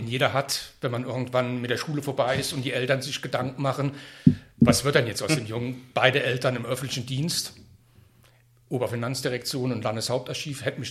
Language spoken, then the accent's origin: German; Koblenz, Rhineland-Palatinate, Germany; Ich bin in Koblenz groß geworden.